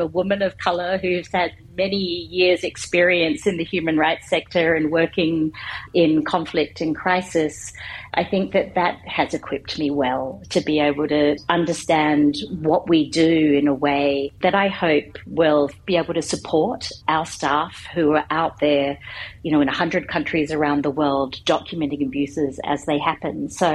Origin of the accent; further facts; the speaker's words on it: Singapore; born there; accent: Australian; I am half Pakistani, quarter Sri Lankan, quarter Chinese, born in Singapore with this thick Australian accent. And the Australian accent is somewhat of an accident.